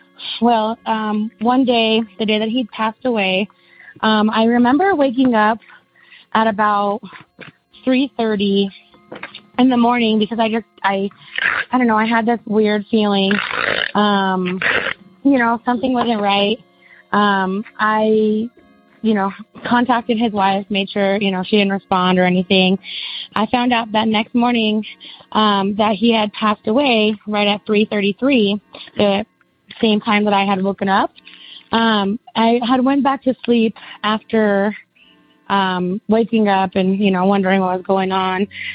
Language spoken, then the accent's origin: English; Denver, Colorado, United States; I am from Denver, Colorado.